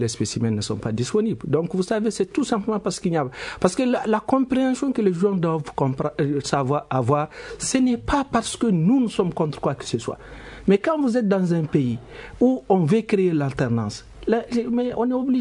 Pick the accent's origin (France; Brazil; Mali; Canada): Mali; pour montrer que moi, je suis malien